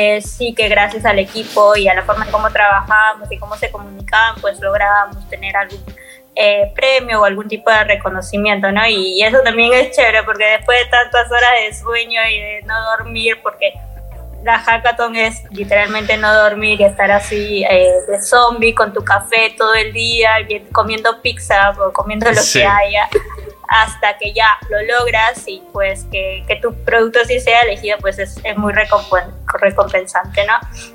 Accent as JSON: {"language": "Spanish", "country": "Peru", "said": "Yo soy de Perú y como todo LATAM siempre hay temas políticos y todo eso, ¿no?"}